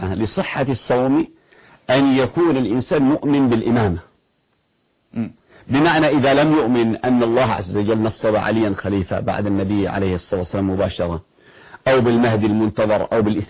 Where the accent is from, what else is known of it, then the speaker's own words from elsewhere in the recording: Yemen; عندما كان عندنا في اليمن شمال وجنوب